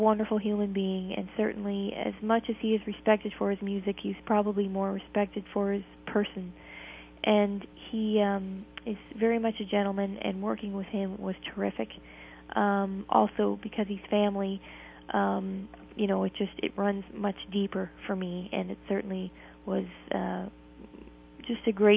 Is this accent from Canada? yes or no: yes; Nova Scotia, Canada; Well, I am from Cape Breton Island, Nova Scotia. That's eastern Canada.